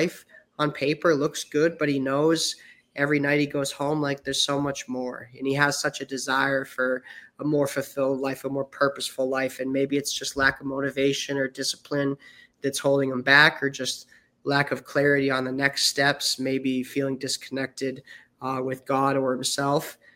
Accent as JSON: {"language": "English", "region": "Massachusetts", "country": "United States", "said": "I'm from Massachusetts and played football my whole life"}